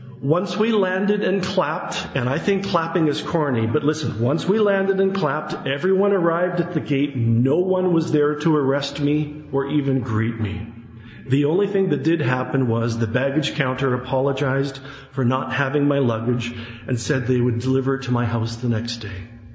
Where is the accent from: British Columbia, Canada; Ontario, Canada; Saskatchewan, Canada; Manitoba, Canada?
British Columbia, Canada; Kelowna; the captain announced what time we would be landing into Kelowna Airport, my hometown.